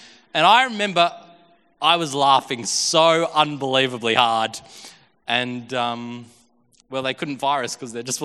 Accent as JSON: {"language": "English", "town": "Billawilla", "country": "Australia", "tie": "born or raised there", "said": "I mean, in my hometown, it was accessible. We didn't have a Macca's in Billawilla."}